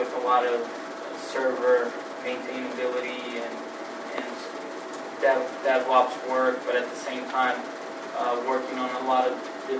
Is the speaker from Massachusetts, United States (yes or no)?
yes; Fall River, Massachusetts, United States; But I grew up here in Fall River